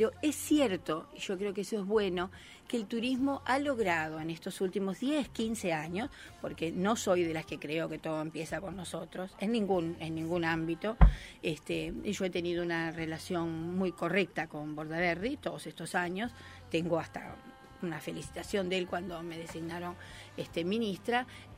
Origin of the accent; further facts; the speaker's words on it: Montevideo, Uruguay; yo nací en Malvin, en Almería y Yacoy, viví ahí hasta los 10 años